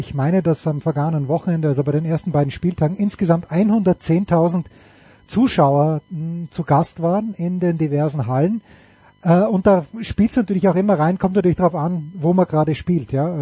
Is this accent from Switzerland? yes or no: no; Austria; als Österreicher bin ich natürlich ein gebranntes Kind